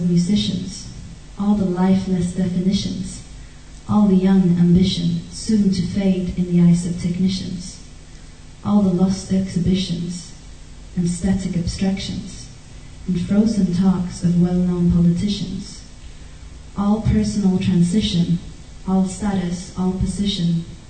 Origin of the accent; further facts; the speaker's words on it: Sweden; now in Berlin, Germany; just information about me is I'm from Sweden, but I live in Berlin.